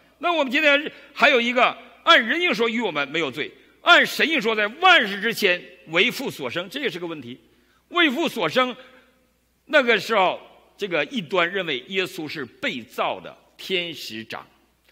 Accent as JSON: {"language": "Chinese", "country": "China", "said": "用我们大陆人比较了解的语言来说的啊"}